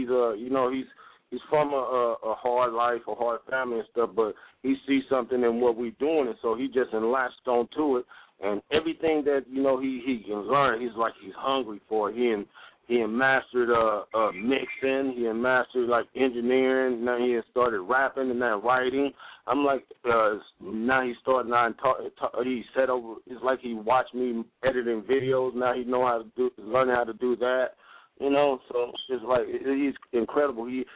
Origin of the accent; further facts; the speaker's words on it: California, United States; and I found out that he was from the Valley, like I'm from the Valley, you know what I'm saying?